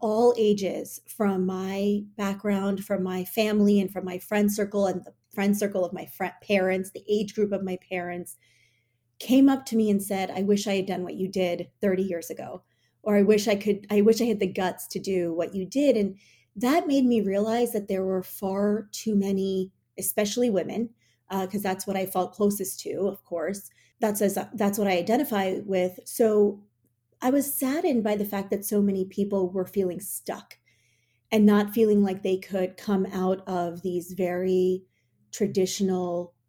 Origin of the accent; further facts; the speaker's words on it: Maryland, United States; also born or lived in New York; I was born in New York and I grew up in Maryland. So I, had immigrant parents from India, and my mom grew up in the States too.